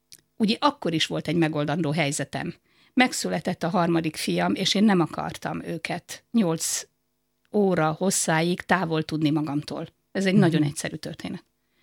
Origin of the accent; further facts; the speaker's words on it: Debrecen, Hajdú-Bihar, Hungary; also born or lived in Viharsarok; Egy viharsarki kis faluban születtem, és a szüleim 12 éves koromban úgy gondolták, hogy onnan azért kell elköltözni, hogy én tanulhassak kényelmesen. Elköltöztek Debrecenbe. Ott érettségiztem